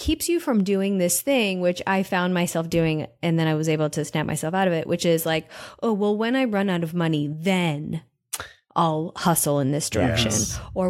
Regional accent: Uzbekistan; I come from Uzbekistan.

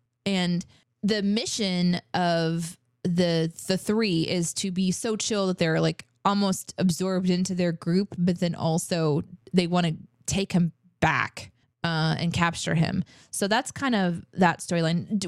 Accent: Missouri, United States; So I come from the Southwest Missouri, where farms are very normal to see, and farm animals are normal to see.

